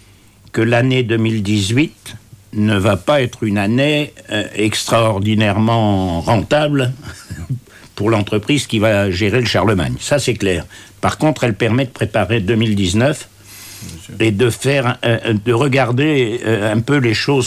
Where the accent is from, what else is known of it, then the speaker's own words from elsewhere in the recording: Longueuil-Annel, Hauts-de-France, France; also born or lived in Compiègne; Par le plus grand des hasards, je suis né à Compiègne. Et quand mes parents ont quitté le bateau, ils se sont installés juste à côté de Compiègne, un petit village qui s'appelle Longueuil-Anel